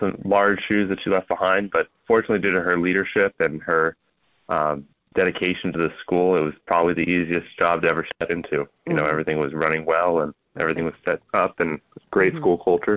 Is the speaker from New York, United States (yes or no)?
no; Phoenix, Arizona, United States; also born or lived in Pacific Northwest; Originally from Phoenix, Arizona. Grew up there and then did my undergrad and my first master's in the Pacific Northwest, where I met my wife, who's from Foley. So we moved back here when we got married to be close to her family.